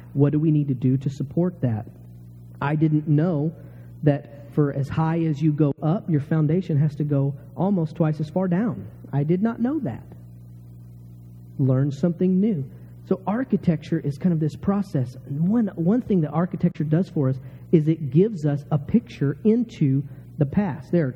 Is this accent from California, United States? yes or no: no; Texas, United States; moved away; I'm from Texas. All this snow and stuff is really starting to get me.